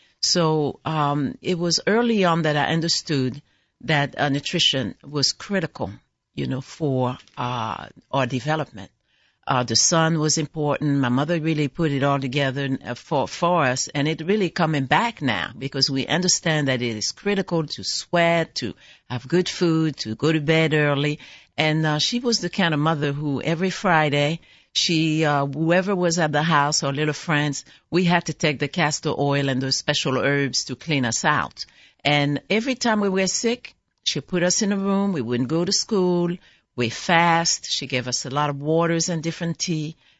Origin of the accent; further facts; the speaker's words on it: France; I grew up in France, and my mother is a farmer.